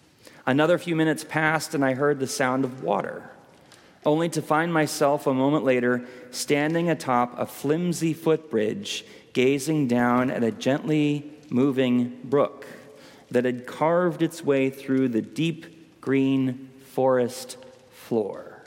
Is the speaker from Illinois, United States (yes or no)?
no; California, United States; while I was in graduate school at a Lutheran church near my hometown in Northern California